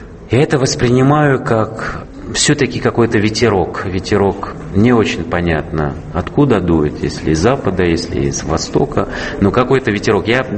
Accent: Switzerland; Russian is a second language; я себе чувствую очень свободно в России, больше, чем у себя на родине.

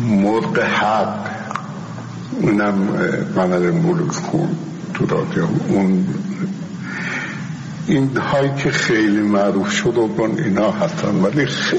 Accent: Tehran, Tehran Province, Iran; born there; و من در 78 سال پیش در تهران متولد شدم.

